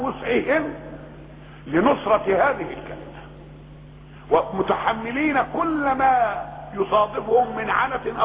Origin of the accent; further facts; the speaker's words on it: Egypt; في بلدنا مصر دي، وأبو فرعون كان في مصر